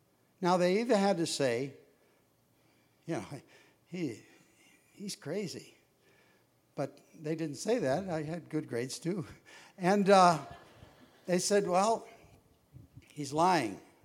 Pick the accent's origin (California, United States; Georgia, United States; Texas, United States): California, United States; Santa Monica; Now, I grew up near Santa Monica, and I spent lots of times out in the waves, and that was more fun.